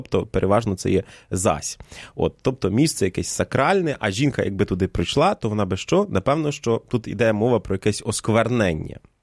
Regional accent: Vinnytsia Oblast, Ukraine; я з Вінниччини походжу, і в нас ще в нашій римо-католицькій парафії

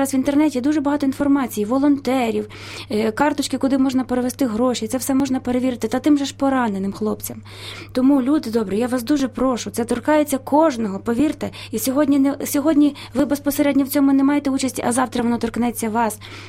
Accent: Lviv, Lviv Oblast, Ukraine; born there; now in Kyiv, Ukraine; я народилася у Львові, закінчила Львівську консерваторію, композиторський факультет в класі викладача Мирослава Скорика. Зараз я живу в Києві

